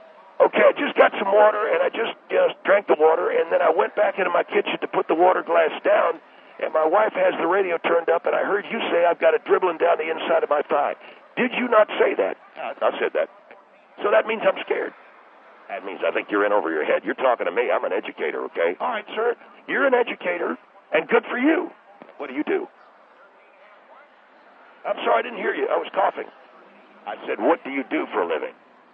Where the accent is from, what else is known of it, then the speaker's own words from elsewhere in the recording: the South, United States; I'm a Southerner too, sir, but I'm a patriot of the United States of America